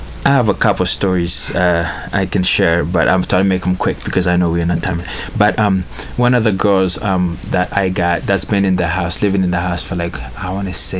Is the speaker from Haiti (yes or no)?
yes; Haiti; now in United States; I grew up in Haiti, and we did grow up very poor. We didn't have much.